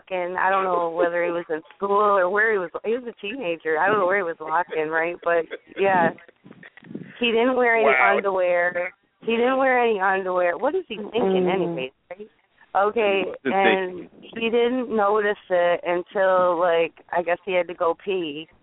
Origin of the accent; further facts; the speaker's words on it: Rochester, New York, United States; I'm from a smaller city. I'm from Rochester, New York. So it's smaller.